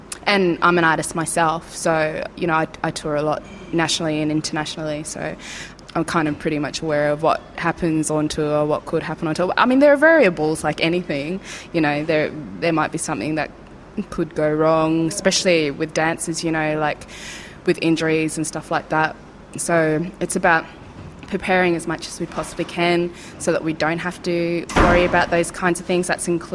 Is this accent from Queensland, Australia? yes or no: no; Yirrkala, Northern Territory, Australia; I'm from Yirrkala in northeast Arnhem Land